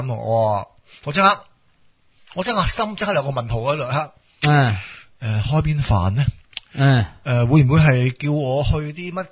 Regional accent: Hong Kong; 我香港人嚟啊嘛

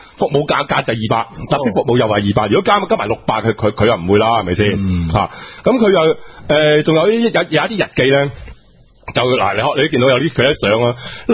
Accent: Foshan, Guangdong, China; 所以我佛山人，我唔好食啦。

